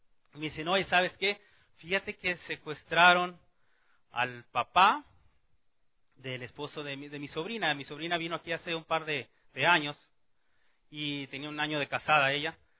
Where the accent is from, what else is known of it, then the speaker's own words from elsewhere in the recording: Mexico; por algunos de los hechos que habían pasado allá en mi país, en México.